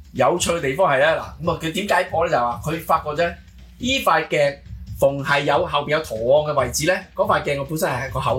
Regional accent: China; 喺我哋原本中國邊咧叫見日之光

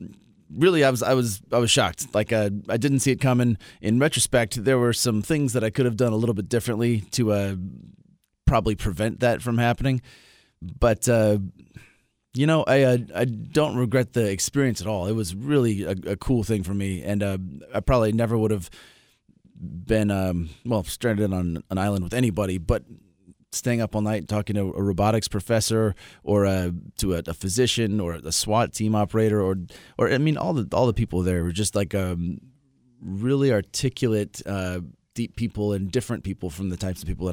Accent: Los Angeles, California, United States; I might be spoiled because I'm from Los Angeles.

